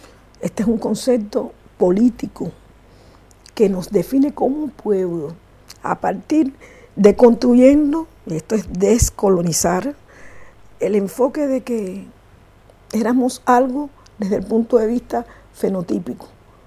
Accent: Cuba; Se discute mucho si somos primero cubanos

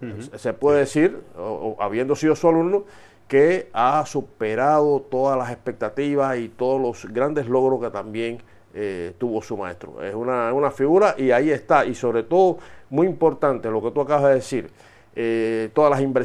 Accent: Marianao, Havana, Cuba; Bueno, has mencionado mi patria chica, Marianao, yo soy marianense.

